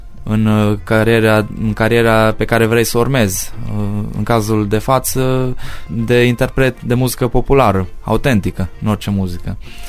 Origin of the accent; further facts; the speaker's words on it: Medeaș, Sibiu County, Romania; sunt din Medeaș, județul Sibiu. Am 28 de ani.